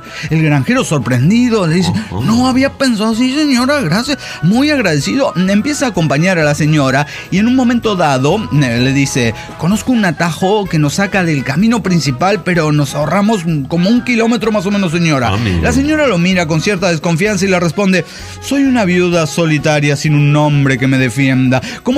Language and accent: Spanish; Cochabamba, Bolivia; de Cochabamba, Bolivia.